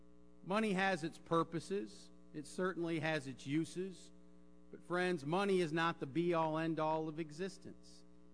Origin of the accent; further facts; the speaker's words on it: Michigan, United States; One of the leaders was from my home state of Michigan